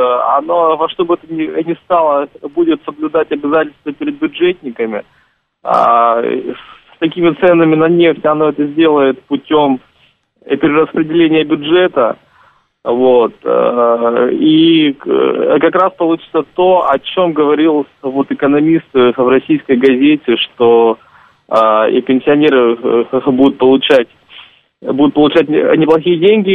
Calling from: Columbus, Ohio, United States; Я звоню из Колумбуса, штат Огайо.

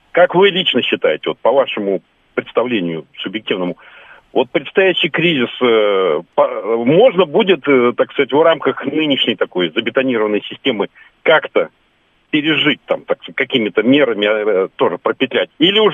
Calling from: Ufa, Bashkortostan, Russia

